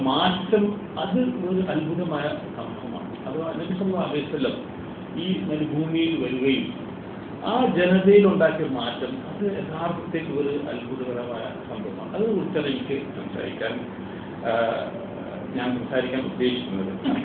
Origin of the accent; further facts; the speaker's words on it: Egypt; also born or lived in Aluva, India; നാട്ടിൽ ജനിച്ചെങ്കിലും വളർന്നത് ഈജിപ്തിലാണ്. Schooling full ഈജിപ്തിൽ ചെയ്യുകയും